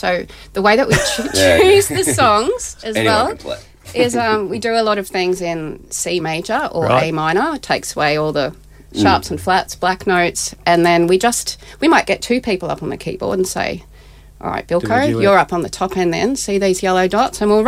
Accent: Melbourne, Victoria, Australia; I'm originally from Melbourne

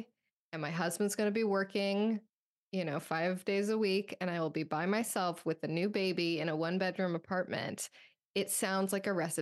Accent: Midwest, United States; also born or lived in East Coast / Pacific Northwest; I'm from the Midwest. I've lived all over. I lived on the East Coast for about 10 years. I've lived here in the Pacific Northwest for eight years now.

